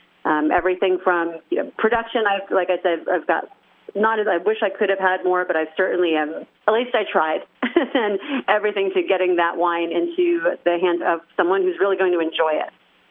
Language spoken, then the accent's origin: English; New Jersey, United States; So I grew up in New Jersey and I didn't grow up in a family that drank wine